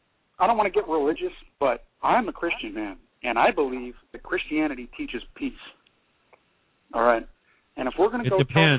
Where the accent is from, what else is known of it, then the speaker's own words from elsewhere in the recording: Washington, United States; I'm from Washington State.